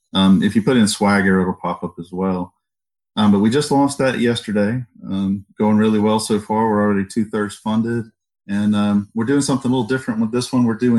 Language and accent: English; Alabama, United States; Well, I grew up here in Southwest Alabama, and we had Southeastern Championship Wrestling.